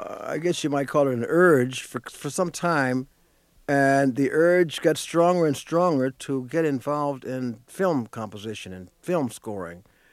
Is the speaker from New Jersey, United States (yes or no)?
no; Indianapolis, Indiana, United States; we have a love affair with Los Angeles, but again, it's time for a change, a dramatic change, and we're both from Indianapolis. The logical place to go is home.